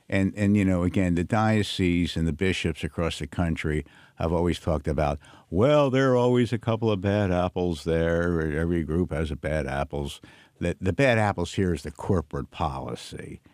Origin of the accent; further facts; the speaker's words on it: Philadelphia, Pennsylvania, United States; I'm from Philadelphia. And she was a Jewish district attorney.